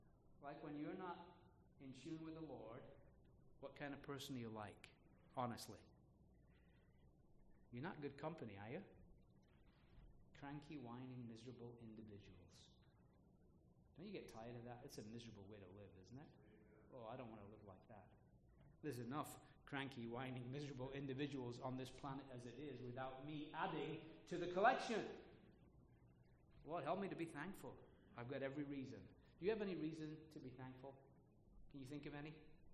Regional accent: England, United Kingdom; I'm just kind of saying that as an Englishman.

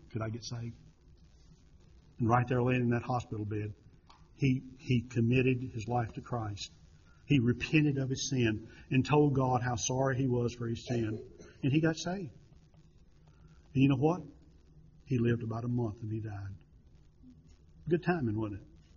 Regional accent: Ruffin, United States; I'm not the same kid you knew 30 years ago growing up in Ruffin.

